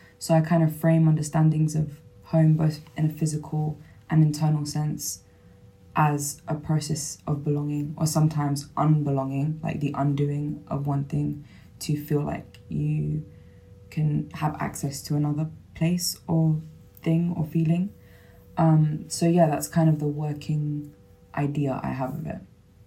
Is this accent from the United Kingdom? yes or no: yes; London, United Kingdom; So I was born in London, Northwest London, and raised there effectively my whole life, maybe like a year out and back in.